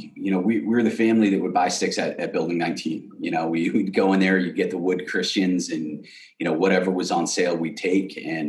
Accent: Marion, Massachusetts, United States; So I grew up in Marion, Massachusetts, about an hour south of Boston. And it's a hockey area.

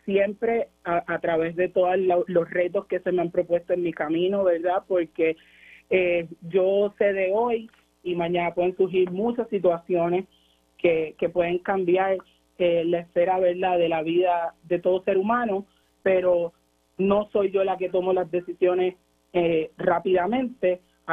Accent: Gurabo, Puerto Rico; Mi pueblo de Gurabo me dio el respaldo

